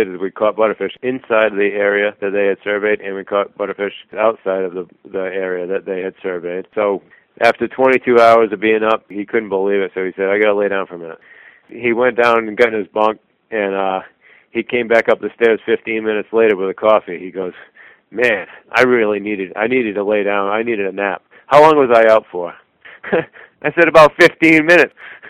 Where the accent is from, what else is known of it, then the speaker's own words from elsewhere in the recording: Point Judith, Rhode Island, United States; I'm a fisherman from Point Judith.